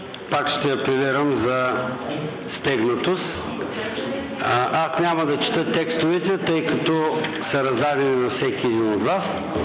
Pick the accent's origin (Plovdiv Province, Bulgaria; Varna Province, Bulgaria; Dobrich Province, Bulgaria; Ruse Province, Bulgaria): Varna Province, Bulgaria; Varna; Издадох, че съм от Варна.